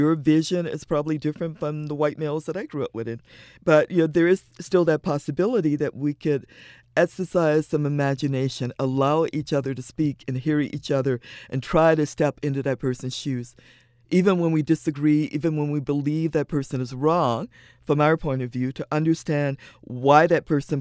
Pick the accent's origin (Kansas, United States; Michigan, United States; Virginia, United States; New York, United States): Virginia, United States; I grew up in the last capital of the Confederacy, and I grew up with people talking about honor and race.